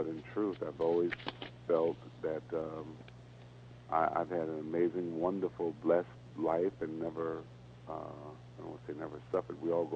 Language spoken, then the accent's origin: English; Benton Harbor, Michigan, United States; So I grew up in Benton Harbor, Michigan. You know, we were probably about as poor as you know, you can imagine.